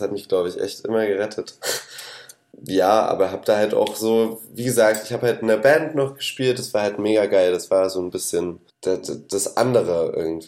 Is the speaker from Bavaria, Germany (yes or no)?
no; Saxony, Germany; Kann auch sein, dass ich dann noch mehr, also es bietet viel Raum, um drüber zu schreiben, irgendwie die westsächsische Provinz.